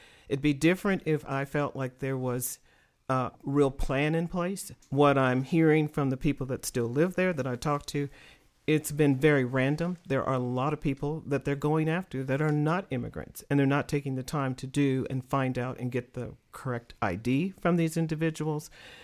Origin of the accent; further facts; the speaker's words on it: Minneapolis, Minnesota, United States; As a result, I grew up in Minneapolis.